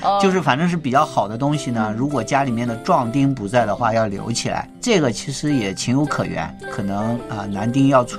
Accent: Shandong, China; 我老家是山东的，就有这个传统啊

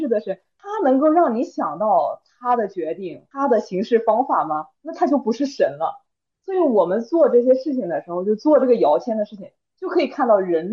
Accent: China; 就是抽签，类似我们中国人可以理解的，就是抽签

